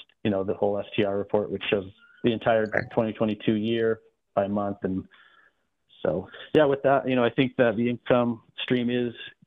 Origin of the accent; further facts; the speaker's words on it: Utah, United States; No, I said I'm from Utah, and that's where I started my real estate career.